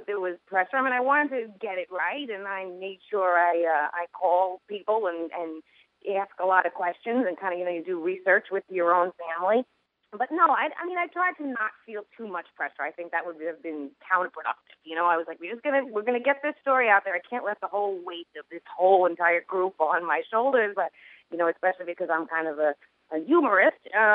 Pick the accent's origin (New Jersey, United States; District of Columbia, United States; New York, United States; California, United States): New York, United States; Queens; I grew up in Queens with a lot of Irish Italians, and I guess that's because of the immigration wave